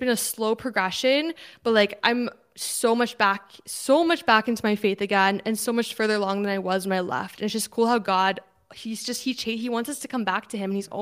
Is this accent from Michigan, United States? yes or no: no; Texas, United States; when I grew up in Texas, I went to this Southern Baptist church